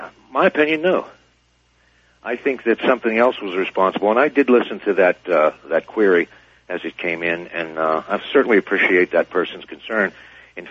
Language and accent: English; Missouri, United States; I'm from Missouri.